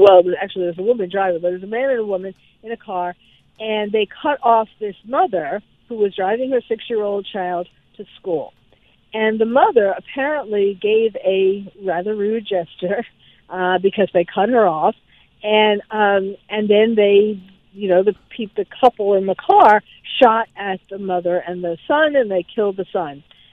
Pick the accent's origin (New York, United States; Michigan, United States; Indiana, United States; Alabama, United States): New York, United States; because I'm from New York, and I see what's happening in these videos